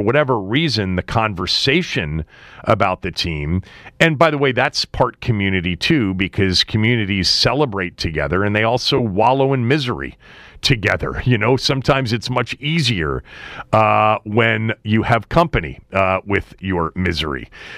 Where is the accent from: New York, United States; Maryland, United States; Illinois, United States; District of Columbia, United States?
Maryland, United States; Chevy Chase; born or raised there